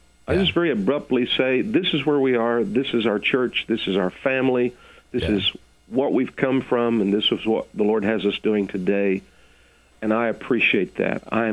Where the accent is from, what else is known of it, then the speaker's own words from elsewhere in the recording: Texas, United States; born there; I'm an American child from way out there in the flat, high, dry West Plains of Texas.